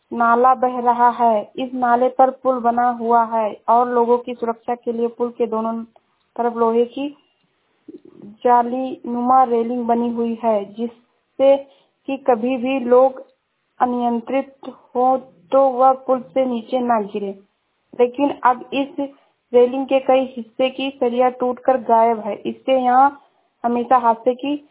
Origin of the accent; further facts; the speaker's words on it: Uttar Pradesh, India; मैं जिला श्रावस्ती से हूँ।